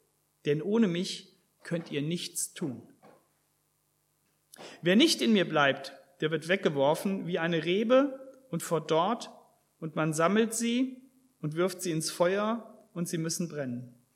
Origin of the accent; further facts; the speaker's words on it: Helsa, Hesse, Germany; Bin aufgewachsen in der Nähe von Kassel in Helsaar.